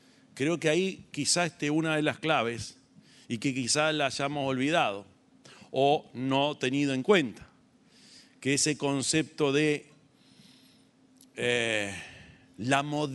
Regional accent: Uruguay; Como uruguayo, como militante político, como un privilegiado que tuve la suerte y la oportunidad de formarme con el viejo.

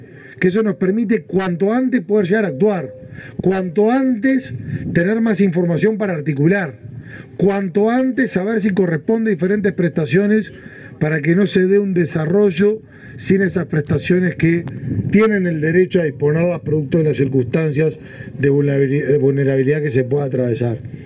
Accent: Uruguay; como uruguayo

